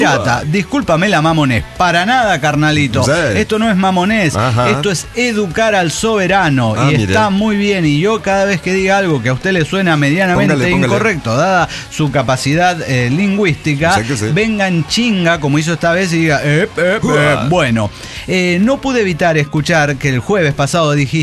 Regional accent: Colombia; now in Ecuador; colombiana en Ecuador.

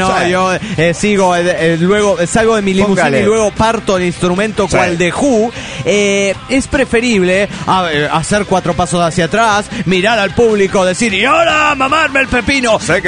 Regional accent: Turmero, Aragua, Venezuela; de Turmero, Venezuela.

